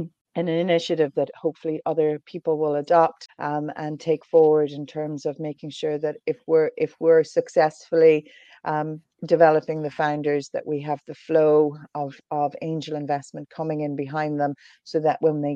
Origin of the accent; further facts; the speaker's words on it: Ireland; accent: Irish; now in London, United Kingdom; I suppose from my accent, I am Irish, based in London.